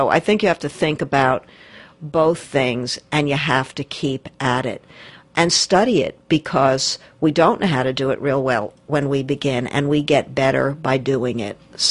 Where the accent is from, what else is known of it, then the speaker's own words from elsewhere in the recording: New Jersey, United States; Well, I'm actually from New Jersey. I lived in the suburbs